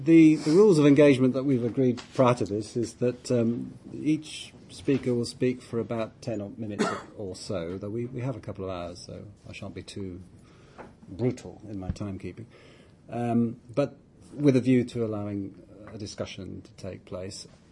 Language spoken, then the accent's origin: English; Cambridge, East of England, United Kingdom; from Cambridge, so I'm using the Cambridge timekeeping system where we start everything 5 minutes late.